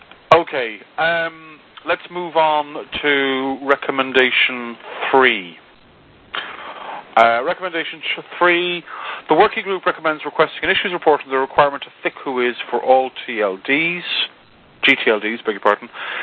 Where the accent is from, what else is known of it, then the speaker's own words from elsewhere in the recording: Ireland; I refute your FBI background check because I'm Irish.